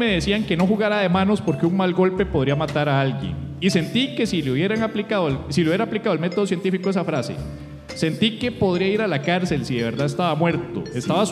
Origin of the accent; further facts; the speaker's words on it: Alajuela, Costa Rica; Soy de Alajuela, él sabe.